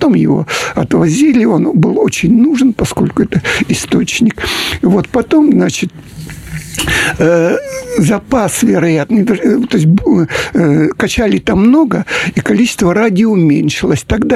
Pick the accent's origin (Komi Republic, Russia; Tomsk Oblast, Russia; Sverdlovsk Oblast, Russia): Komi Republic, Russia; Syktyvkar; Я родился в Коми-ССР, вот, в городе Сыктывкаре. Там же, значит, закончил школу